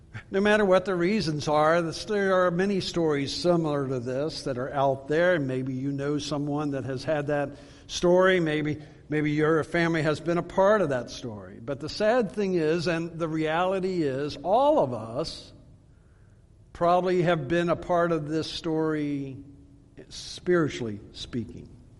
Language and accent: English; Suitland, Maryland, United States; When I was growing up in Suitland, Maryland